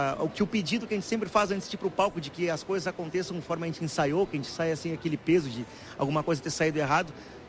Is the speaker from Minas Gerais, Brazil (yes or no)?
no; Pelotas, Rio Grande do Sul, Brazil; venho de longe, venho lá de Pelotas, cruzar 8 horas e pouco de estrada para chegar até aqui